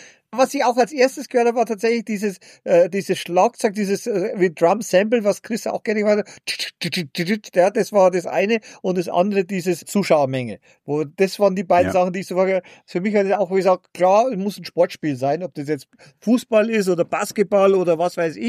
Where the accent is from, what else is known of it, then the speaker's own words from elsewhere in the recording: Bavaria, Germany; Genau, und dann bin ich aus dem Bayerischen Wald mit dem Zug nach Gütersloh.